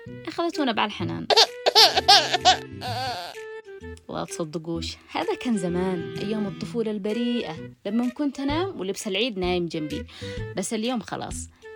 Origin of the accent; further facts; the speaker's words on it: Yemen; ولكن بلهجتنا إحنا اليمنيين